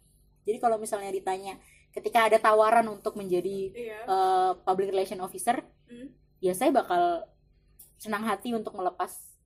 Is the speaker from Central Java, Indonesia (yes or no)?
no; Yogyakarta, Special Region of Yogyakarta, Indonesia; saya kecilnya itu di Jogja. Jadi saya kecilnya di Jogja, TK sama SD sempat di Jogja. Jadi Jogja itu kebetulan eyang saya kan emang orang bagian dari keraton ya.